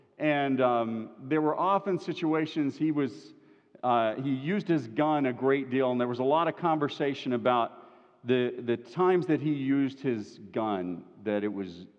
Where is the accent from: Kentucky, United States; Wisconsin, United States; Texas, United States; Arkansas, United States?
Kentucky, United States; it's set in my hometown, the home county, Harlan County, Kentucky